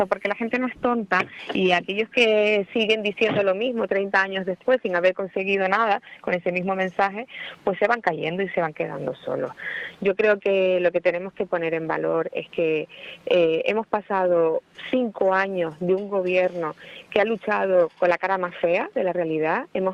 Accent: Canary Islands, Spain; Yo soy canaria desde, vamos, la puntita de los dedos de los pies hasta el último pelito de la cabeza.

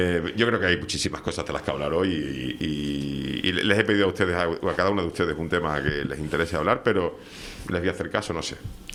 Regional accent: Seville, Andalusia, Spain; born there; now in Canary Islands, Spain; Yo nací en Sevilla, pero yo me considero una barbaridad canaria.

